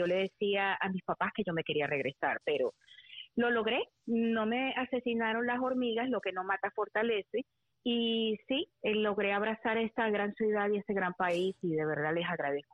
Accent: Bogotá, Capital District, Colombia; also born or lived in Quibdó; Bueno, yo nací en Quibdó, Chocó, Colombia, como mencionaste. A los pocos días de nacida, mi familia se fue hacia Bogotá, la capital de Colombia. Y cuando teníamos yo 7 años, nos mudamos para Venezuela.

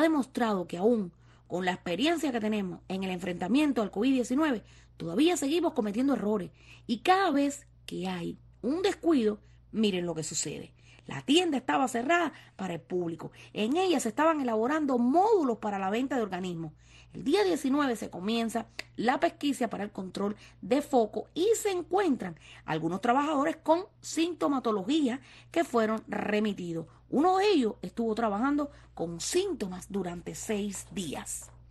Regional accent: Cuba; moved away; los destinatarios principales de esta nueva regulación somos los cubanos, los que vivimos en el exterior

